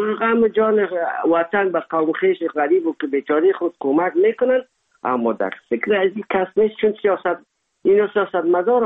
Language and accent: Persian; Afghanistan; now in Germany; ما از افغانستان آمدیم